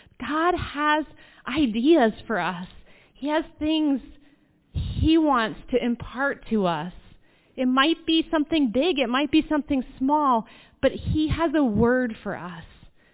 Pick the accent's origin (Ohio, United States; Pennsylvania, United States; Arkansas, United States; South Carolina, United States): Pennsylvania, United States; Elkland; I grew up in Elkland, Pennsylvania, which some of you should know where that is. It's not very far from here. Well, 40 minutes. And it's a small little town.